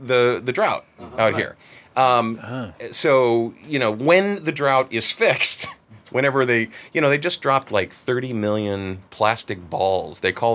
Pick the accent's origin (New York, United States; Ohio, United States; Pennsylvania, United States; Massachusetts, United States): Ohio, United States; Cleveland; I mean, I grew up in Cleveland, Ohio. I don't need more snow.